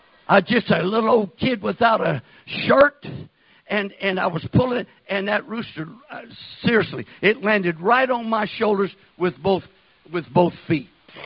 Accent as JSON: {"language": "English", "region": "Texas", "country": "United States", "tie": "born or raised there", "said": "one time when I was born and raised in West Texas in my formative years. We lived way out in the country."}